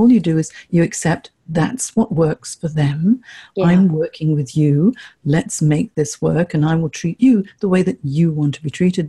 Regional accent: Hong Kong; growing up in Hong Kong, I'm half Chinese, I'm half English, and growing up in Hong Kong, it really is a melting pot of cultures there.

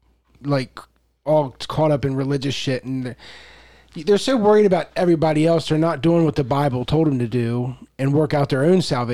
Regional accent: Maryland, United States; And like, for one, I'm from Maryland.

